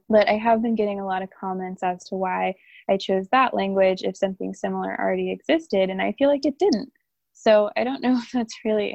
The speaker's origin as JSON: {"language": "English", "country": "United States", "said": "Yeah, so if I take it back to my ancestors, because I'm African American, they were stolen from their land and they were shipped here to the United States on boats."}